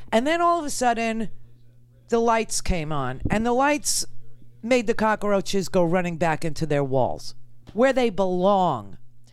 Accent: New York, United States; Meanwhile, my friends in New York, I'm a New Yorker. I'm not furious.

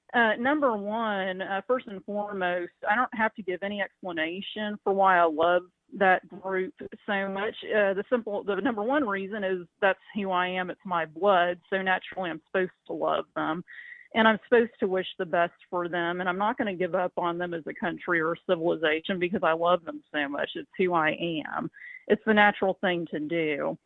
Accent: Southern United States, United States; being a Southerner, I'm Scott-Irish, Scottish, English, you know, what the typical Southerner is.

